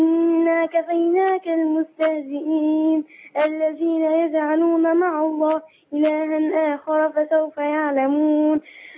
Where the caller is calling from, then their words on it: Beni Suef, Beni Suef Governorate, Egypt; من بني سويف